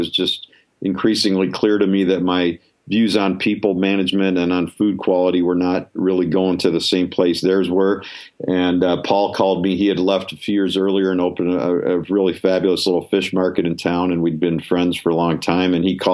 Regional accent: Chicago, Illinois, United States; So I grew up in Chicago.

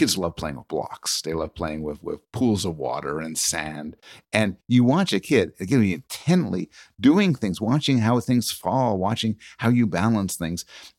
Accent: Montreal, Quebec, Canada; I was raised in Montreal, and Montreal had a dense network of highways where you go under underpasses and overpasses.

